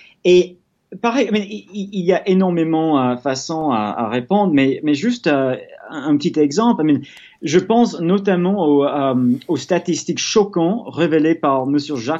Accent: United States; French is a second language; c'est quelque chose qui me rappelle en tant qu'Américain de notre société

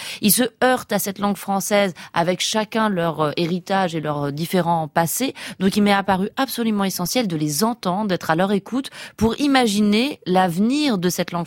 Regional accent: Rabat, Rabat-Salé-Kénitra, Morocco; Voilà, j'ai grandi à Rabat, au Maroc, dans un pays qui a toujours assumé aussi cette francophonie et cette francophilie.

